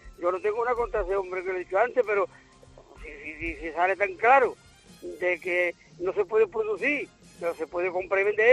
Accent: Andalusia, Spain; accent: Andalusian; perdone mi acento de andaluz

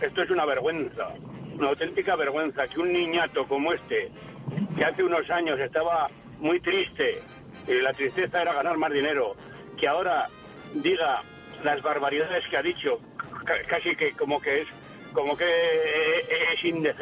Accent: La Rioja, Spain; Soy riojano, no soy ni catalán ni nada de esto.

